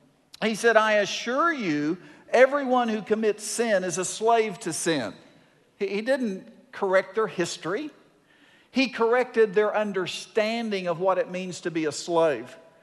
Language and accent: English; Bowlegs, Oklahoma, United States; I grew up in Bowlegs, Oklahoma. And there, Jeff Foxworthy's redneck jokes are culture.